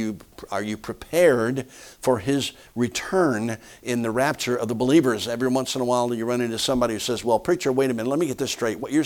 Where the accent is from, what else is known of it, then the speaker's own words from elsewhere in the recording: Philadelphia, Pennsylvania, United States; When I was a boy growing up in Philadelphia, before I was in school, I would be in the house